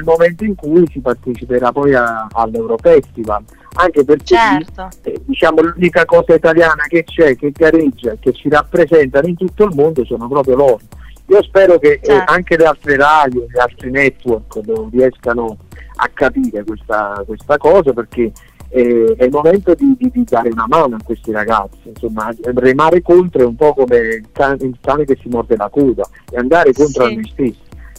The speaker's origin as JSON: {"language": "Italian", "town": "Naples", "region": "Campania", "country": "Italy", "said": "Io poi, figurati, sono napoletano, quindi sono abituato a questa polemica continua."}